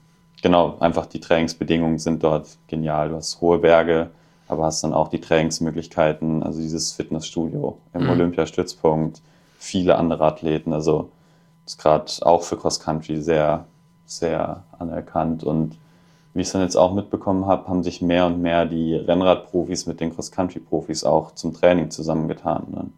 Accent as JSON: {"language": "German", "town": "Kirchzarten", "region": "Baden-Württemberg", "country": "Germany", "tie": "born or raised there", "said": "Ja, ich bin aufgewachsen in Freiburg, genauer gesagt in Kirchzarten, das kleines Dorf in der Nähe von Freiburg."}